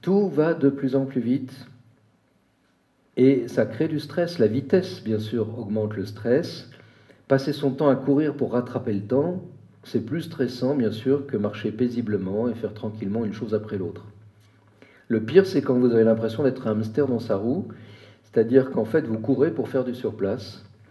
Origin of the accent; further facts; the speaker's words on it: Paris, Île-de-France, France; now in Geneva, Switzerland; Moi, j'ai grandi à Paris, je m'y suis habitué, mais je me rendais pas. Maintenant que j'y retourne, venant de Genève parfois